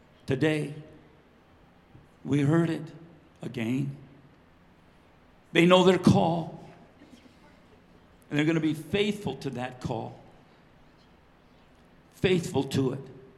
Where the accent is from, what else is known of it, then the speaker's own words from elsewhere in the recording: British Columbia, Canada; Carrie and I, we grew up in the Caribou. Actually, I went to high school in the Caribou.